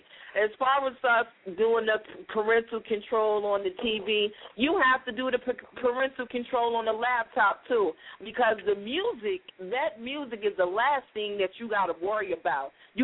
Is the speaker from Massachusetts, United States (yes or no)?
no; Detroit, Michigan, United States; moved away; you know, I'm from Detroit, Michigan, and I came over to Jersey, so I know exactly what club music is, what dance music is.